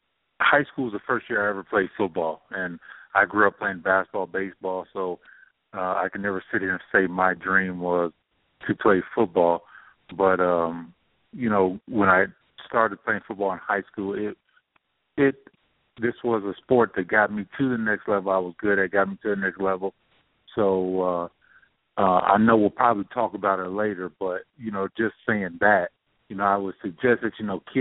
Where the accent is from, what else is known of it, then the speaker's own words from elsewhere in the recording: Denver, Colorado, United States; I'm from Denver, Colorado.